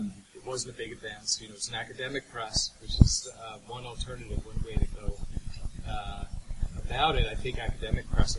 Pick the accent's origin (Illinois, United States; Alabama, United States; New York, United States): New York, United States; I grew up in New York when I was a little kid, and that story really resonated.